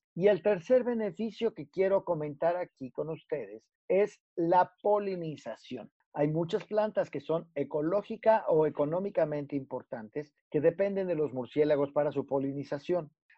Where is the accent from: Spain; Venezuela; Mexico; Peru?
Mexico; yo como mexicano, ¿qué te voy a poder decir